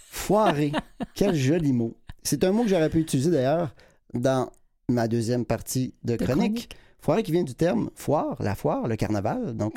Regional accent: Quebec City, Quebec, Canada; ma ville natale, la ville de Québec

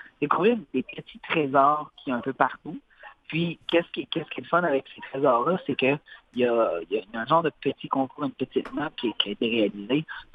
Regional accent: New Brunswick, Canada; Venez chez nous au Nouveau-Brunswick

